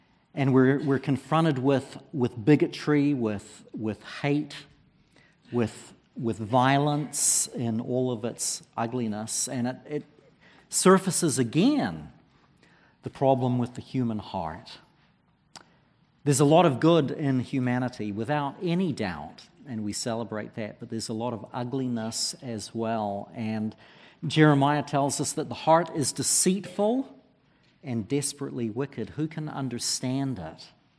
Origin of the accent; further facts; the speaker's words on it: New Zealand; in my home country of New Zealand.